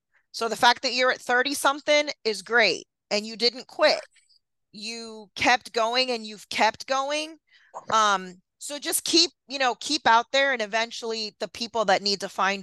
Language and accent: English; Florida, United States; I am from Florida.